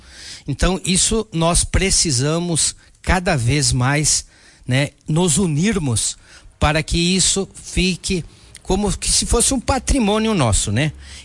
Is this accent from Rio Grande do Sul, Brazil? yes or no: yes; Vacaria, Rio Grande do Sul, Brazil; Eu sou natural aqui de Vacaria, né? Nascido nessa terra, no tempo em que IP era quarto distrito de Vacaria, então sempre atuei nesta região.